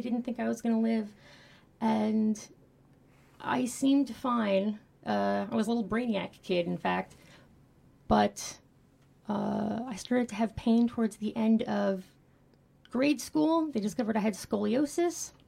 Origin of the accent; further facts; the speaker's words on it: New Jersey, United States; I'm from New Jersey.